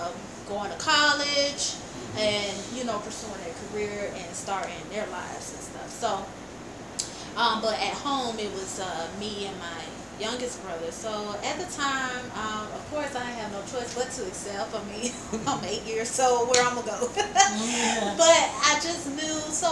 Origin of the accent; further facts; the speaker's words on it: Atlanta, Georgia, United States; Growing up in Atlanta, born and raised, it was time for a change.